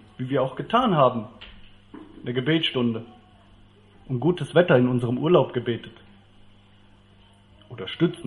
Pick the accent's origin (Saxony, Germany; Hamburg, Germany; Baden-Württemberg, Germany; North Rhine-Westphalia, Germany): North Rhine-Westphalia, Germany; Aachen; Wir kommen aus Aachen, das sieht man am Nummernschild.